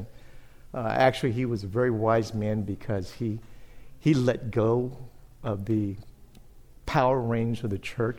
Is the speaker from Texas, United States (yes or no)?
yes; San Antonio, Texas, United States; I'm originally born and raised in San Antonio, so I'm a native San Antonian.